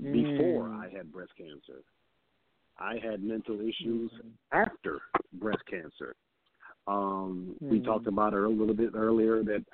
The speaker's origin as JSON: {"language": "English", "region": "New York", "country": "United States", "said": "I still pop off in the New York Minute because I pop off because I'm from New York and this is what we do."}